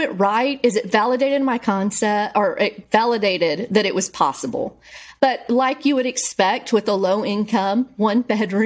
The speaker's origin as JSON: {"language": "English", "town": "Bryan", "region": "Texas", "country": "United States", "tie": "born or raised there", "said": "Bryan, Texas."}